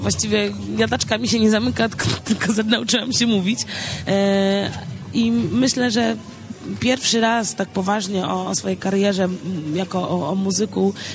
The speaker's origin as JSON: {"language": "Polish", "town": "Szczecin", "region": "West Pomeranian Voivodeship", "country": "Poland", "tie": "born or raised there", "said": "w sercu jestem całkowicie słowiańską istotą, także, bo wychowałam się w Polsce, pochodzę ze Szczecina"}